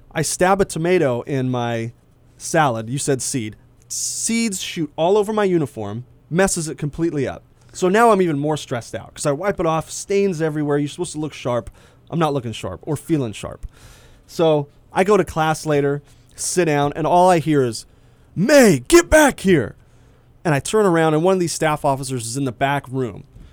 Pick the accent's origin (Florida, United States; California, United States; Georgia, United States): California, United States; Hoopa; I'm from Hoopa.